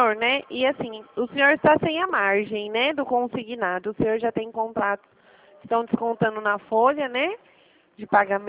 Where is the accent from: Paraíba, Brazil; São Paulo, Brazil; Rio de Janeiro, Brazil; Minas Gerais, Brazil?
São Paulo, Brazil; eu sou aqui de São Paulo